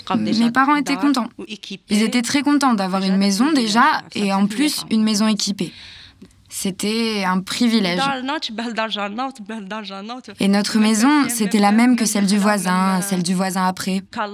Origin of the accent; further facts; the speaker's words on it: Arzew, Oran Province, Algeria; born there; Je suis née à Arzeux en 91. Arzeux, c'est proche d'Oran. Mes parents viennent de Mostaganem.